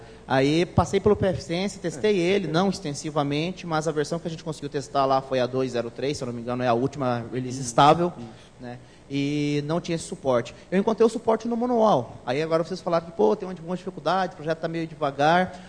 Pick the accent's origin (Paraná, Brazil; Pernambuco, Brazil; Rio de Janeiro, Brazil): Paraná, Brazil; Foz do Iguaçu; sou de Foz do Iguaçu